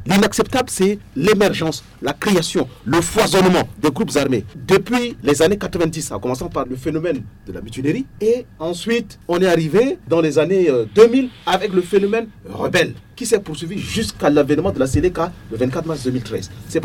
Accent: Central African Republic; Moi, je suis centrafricain, nous sommes tous centrafricains autour de cette table.

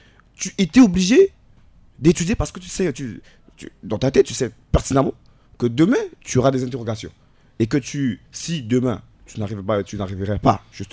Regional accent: Central African Republic; en tant que jeune, en tant que centrafricain

